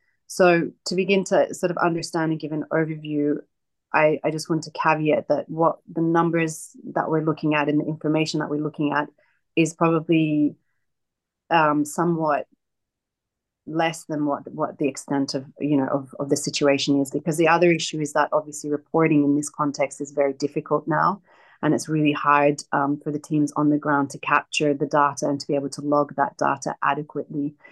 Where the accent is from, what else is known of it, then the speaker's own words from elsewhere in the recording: Australia; So I'm Palestinian, but I grew up in Australia. My family is originally from Khalil, from Hebron area in the West Bank.